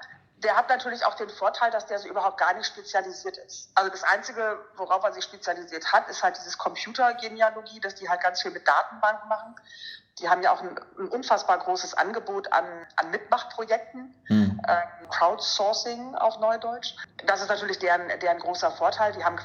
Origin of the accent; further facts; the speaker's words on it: Lübeck, Schleswig-Holstein, Germany; bei den Lübeckern bin ich Mitglied, weil das ist ja meine Heimatstadt, das ist ja da, wo ich herkomme.